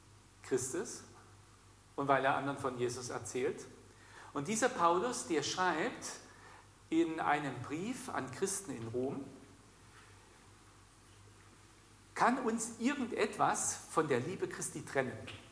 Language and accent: German; Germany; in meiner Kindheit und in der Teenie-Zeit in der DDR aufgewachsen.